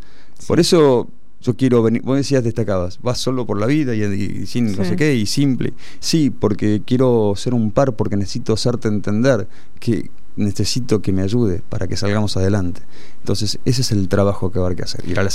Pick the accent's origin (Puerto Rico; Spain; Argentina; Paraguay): Argentina; todo lo que somos los argentinos, un papa, todo lo que somos los argentinos